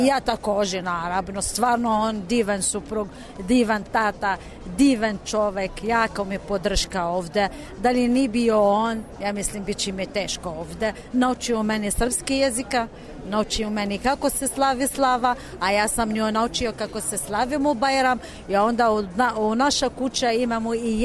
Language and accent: Serbian; Morocco; Serbian is a second language; now in Serbia; Ja sam iz Maroka.